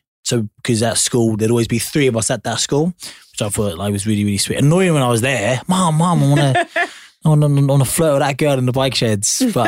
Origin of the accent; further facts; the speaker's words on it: Lowestoft, East of England, United Kingdom; I grew up in Lowestoft, one of the most whitest, like underprivileged places in the country, poorest people in the country, like you know, ignored places in the country.